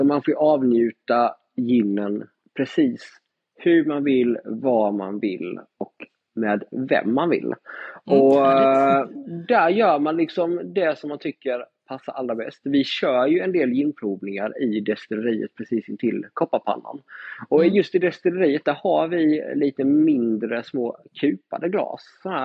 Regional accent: Ljungby, Kronoberg County, Sweden; Far och son från lilla Ljungby i Småland.

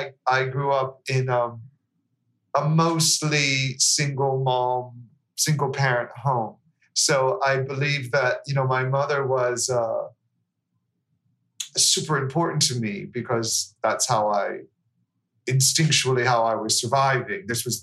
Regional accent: Swissvale, Pennsylvania, United States; Okay, I grew up in a little town called Swissvale, and it's outside of Pittsburgh, Pennsylvania. It's a little steel mill town.

